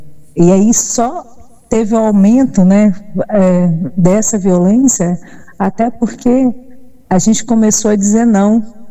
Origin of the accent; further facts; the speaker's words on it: Espírito Santo, Brazil; eu sempre sou capixaba, minha família é capixaba, e tive que sair, né, do nosso território, ir para Minas Gerais, um local que eu não conhecia ainda, e permanecer lá por 3 anos.